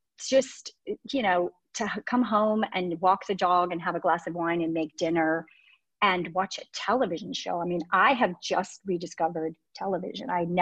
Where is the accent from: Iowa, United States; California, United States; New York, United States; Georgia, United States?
Iowa, United States; Dubuque; born there; also born or lived in Minnesota / Wisconsin / Indiana / Illinois; Well, I'm from all over. I was born in Dubuque, Iowa. You can believe that. And then moved every about 2 years of my life all over the Midwest. I lived in Minnesota, Wisconsin, Indiana, Illinois. Then my parents moved to New Jersey.